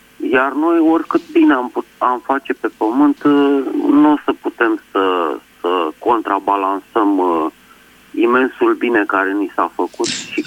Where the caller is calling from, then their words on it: Bucharest, Romania; din București